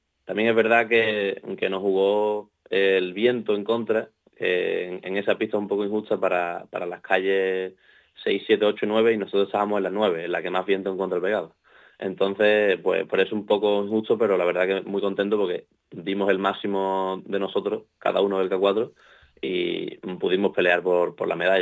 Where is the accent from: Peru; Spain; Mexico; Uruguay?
Spain; Algeciras, Andalusia; yo estoy en un club de Sevilla, pero yo no soy de Sevilla, soy de Algeciras, y entonces entreno en un club aquí en Los Barrios